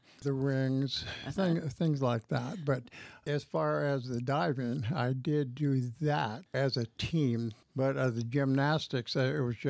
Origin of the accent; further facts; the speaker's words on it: Castro Valley, California, United States; also born or lived in Oakland; No, I was born in Oakland, California. I lived there till the fourth grade, and then my mom and dad bought a house out in Castro Valley, and I went to Castro Valley High.